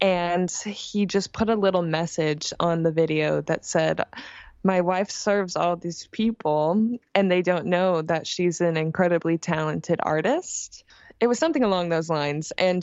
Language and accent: English; Lincoln, Nebraska, United States; moved away as an adult; now in New York City, United States; I'm actually from Lincoln, Nebraska, which, as I tell people that in New York, they have simply no idea where that is.